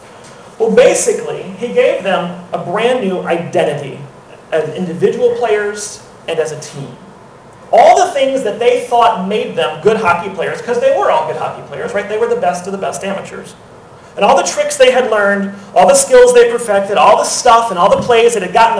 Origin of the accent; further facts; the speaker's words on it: Louisiana, United States; Of course, when I was growing up in Louisiana, we didn't have much ice, period